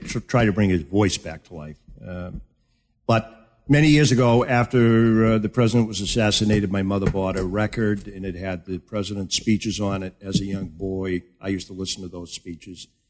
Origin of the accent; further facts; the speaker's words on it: Boston, Massachusetts, United States; I was a young boy from Boston and Massachusetts. He was Irish. I'm Irish. He was Catholic. I'm Catholic.